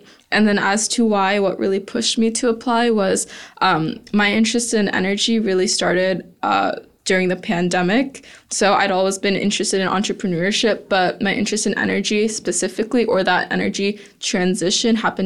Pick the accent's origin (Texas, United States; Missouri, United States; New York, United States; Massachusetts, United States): Texas, United States; Houston; growing up in Houston, where oil and gas is so huge, also really inspired me as well